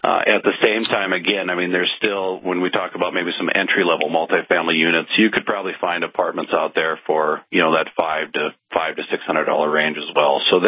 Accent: Williston, North Dakota, United States; You know, I grew up in Williston, and when I graduated in the early 90s, I did what most young professionals did. You moved away because there wasn't a lot of opportunity.

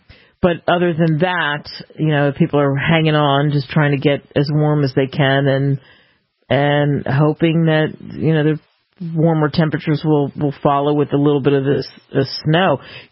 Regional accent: Pennsylvania, United States; growing up outside of Philly, I mean, you just needed a couple inches and the schools were closed.

